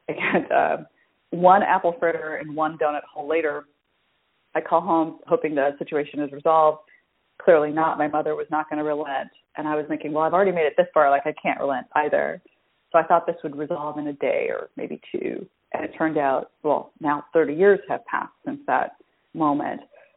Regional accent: United States; I was raised in America since I was 4 and a half, and yet very much understood that my role as part of an Indian traditional family was to, using air quotes, marry well

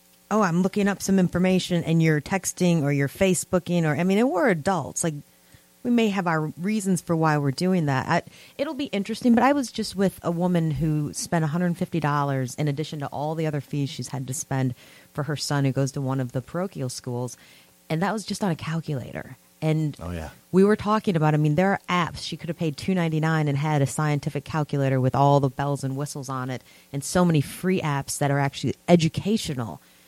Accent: Michigan, United States; moved away; I like those rivalries, but again, I'm from Michigan. I've been here since 2002.

